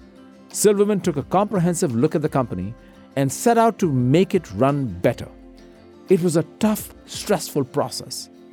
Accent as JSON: {"language": "English", "country": "India", "said": "As an Indian, I like that metaphor."}